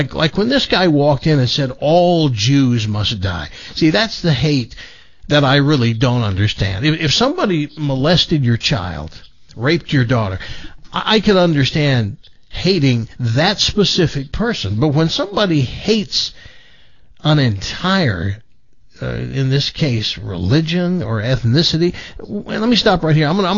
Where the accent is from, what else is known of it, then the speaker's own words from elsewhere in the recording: the South, United States; I'm from the South where the N-word was used by my dad.